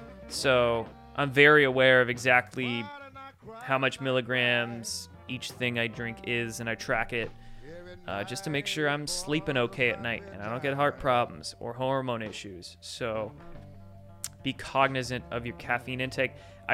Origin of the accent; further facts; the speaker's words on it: Bremerton, Washington, United States; So that's where I grew up. I grew up in the Navy town, Bremerton.